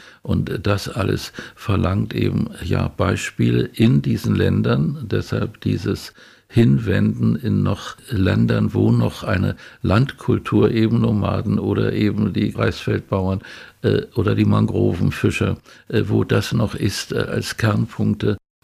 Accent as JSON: {"language": "German", "town": "Eberswalde", "region": "Brandenburg", "country": "Germany", "tie": "born or raised there", "said": "und hier meine Heimat auch, Lüdersdorf, Eberswalde"}